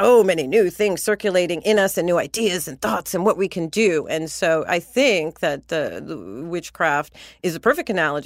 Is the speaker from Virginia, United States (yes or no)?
no; New York, United States; I'm a New Yorker. I'm going to try to be better.